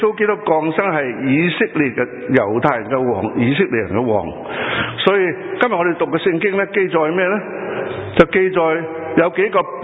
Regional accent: China; 咁我哋中国人讲呢无三就不成几嘛

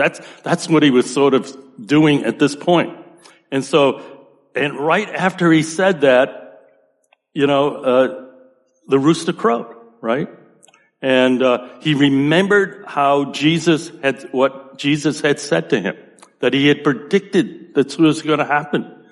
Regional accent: Boston, Massachusetts, United States; So there are times that, for instance, people can tell I'm from Boston, right?

